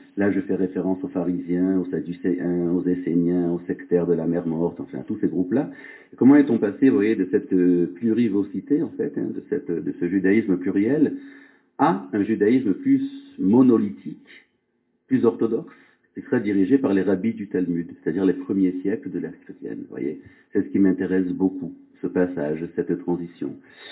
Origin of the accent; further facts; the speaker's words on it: Marseille, Provence-Alpes-Côte d'Azur, France; Je suis d'origine provençale, en fait. J'ai grandi à Marseille, figurez-vous, là où mon père réside encore. Là, il a un bel accent méridional que je n'ai pas.